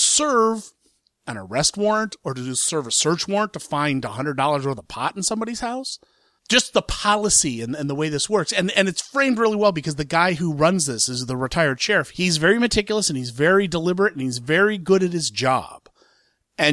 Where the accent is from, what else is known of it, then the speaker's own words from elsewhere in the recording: Columbus, Ohio, United States; It's opening in Columbus, Ohio, which is my hometown